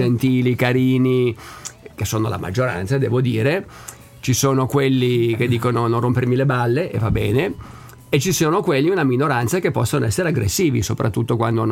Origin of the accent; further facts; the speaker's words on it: Albisola, Liguria, Italy; quando ero bambino, ero ad Albisola, in provincia di Savona. a quei tempi, anni 70, dietro la casa mia c'erano i boschi.